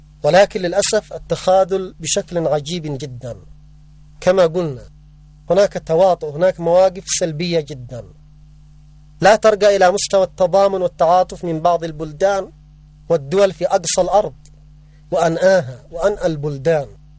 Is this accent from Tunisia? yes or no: no; Yemen; نحن كشعب يمني على المستوى الرسمي والشعبي وعلى المستوى العسكري وفي كل المجالات